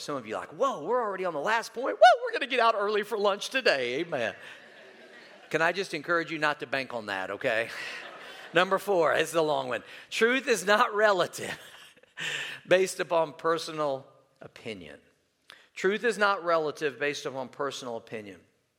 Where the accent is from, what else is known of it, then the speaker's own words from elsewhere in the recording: Midwest, United States; People in the Midwest, let me tell you, I'm from the Midwest. They got opinions.